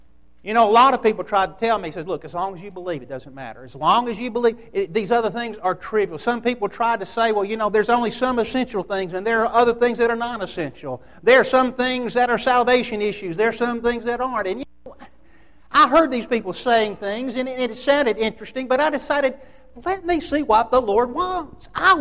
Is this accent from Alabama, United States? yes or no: yes; Birmingham, Alabama, United States; I used to think, growing up in Birmingham, that the Baptist church always existed. I mean, they're on every corner. All of my relatives pretty well were Baptist.